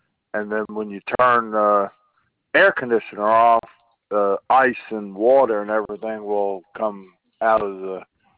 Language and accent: English; Ireland; I'm old-fashioned and stubborn. I can't help it, I'm Irish.